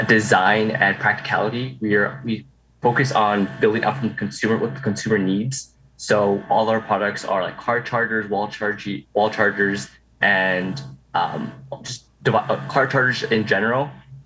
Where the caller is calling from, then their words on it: Lake Forest, California, United States; I am currently in Lake Forest, California.